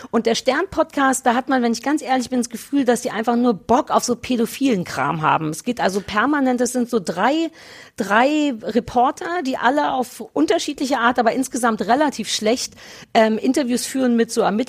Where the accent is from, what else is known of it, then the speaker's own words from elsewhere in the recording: Berlin, Germany; 030 für Berlin, weil es meine Heimatstadt ist.